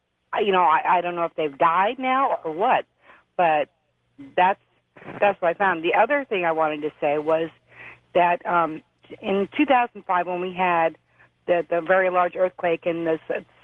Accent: San Diego, California, United States; I'm from San Diego.

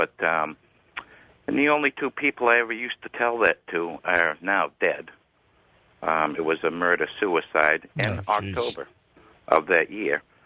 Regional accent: Massachusetts, United States; I'm from the Salem, Gloucester area.

